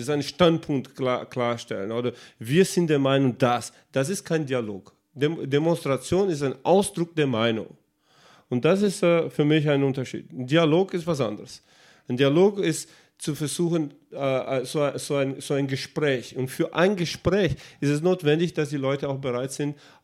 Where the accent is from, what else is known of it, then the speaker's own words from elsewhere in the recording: Brazil; ich bin in Brasilien aufgewachsen